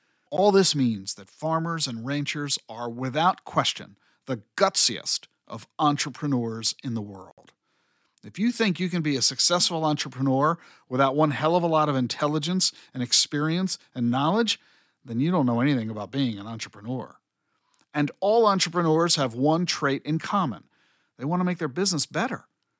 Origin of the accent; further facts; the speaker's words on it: New Jersey, United States; I grew up in New Jersey, in a middle-class suburb outside Philadelphia. There weren't any farms anywhere where I grew up.